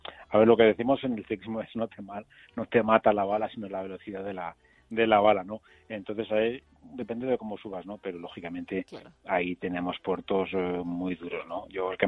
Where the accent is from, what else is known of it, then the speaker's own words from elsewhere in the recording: Aragon, Spain; yo creo que como buen aragonés y buena zona de ganado que tenemos